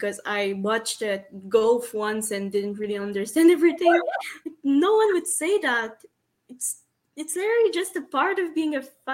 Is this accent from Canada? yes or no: yes; Canada; I'm Canadian.